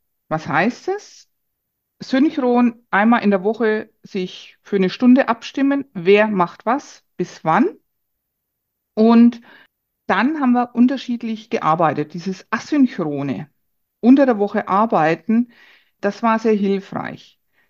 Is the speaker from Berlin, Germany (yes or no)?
no; Würzburg, Bavaria, Germany; accent: Franconian; Man hört es an der Sprache, ich komme aus Würzburg, der fränkische Slang